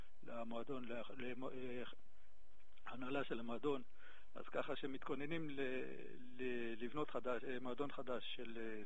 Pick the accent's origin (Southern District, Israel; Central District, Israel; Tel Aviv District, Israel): Tel Aviv District, Israel; Tel Aviv; אני במקור תל אביבי.